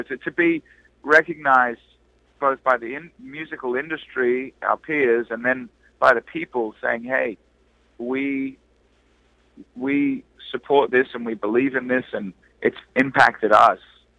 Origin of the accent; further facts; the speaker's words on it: Australia; Dad manages us now, but, you know, growing up in Australia, we would always have bands or artists come through the house.